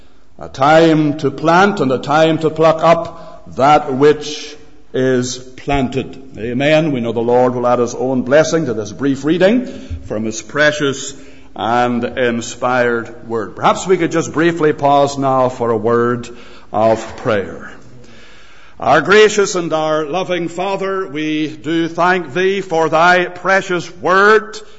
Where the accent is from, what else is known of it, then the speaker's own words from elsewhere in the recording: Canada; now in Rasharkin, United Kingdom; I am, as you can tell, not local. I am Canadian, although we've been living as a family for the last 6 or 7 years in Risharkin.